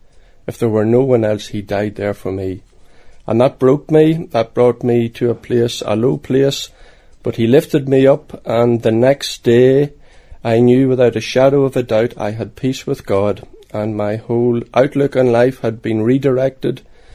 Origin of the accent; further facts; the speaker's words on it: County Monaghan, Ireland; I come from County Monaghan, just south of the border, from the townland of Braddocks. And it's there that I was brought up, on a farm.